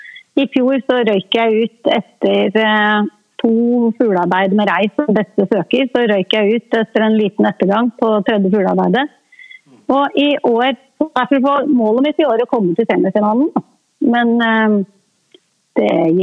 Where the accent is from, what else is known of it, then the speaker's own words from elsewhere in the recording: Lillehammer, Innlandet, Norway; moved away as an adult; also born or lived in Stokmarknes; Jeg er oppvokst på Lillehammer og født i Stokmarknes. Ja. Men jeg flyttet fra Lillehammer når jeg var ferdig på videregående.